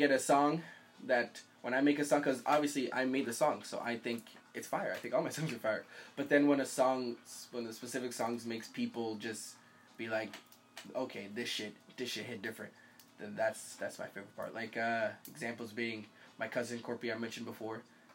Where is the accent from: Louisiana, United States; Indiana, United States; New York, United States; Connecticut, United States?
Connecticut, United States; Norwalk; also born or lived in Stamford / Trumbull / Stratford; I'll claim Fairfield County. I've lived all over Fairfield County. I was born in Norwalk. Then I moved to Stanford, moved back to Norwalk, moved back to Stanford, then moved to Trumbull.